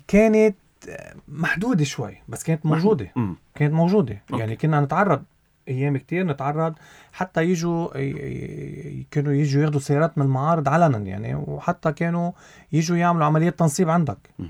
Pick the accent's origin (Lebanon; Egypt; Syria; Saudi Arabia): Lebanon; نحن كلبنانيه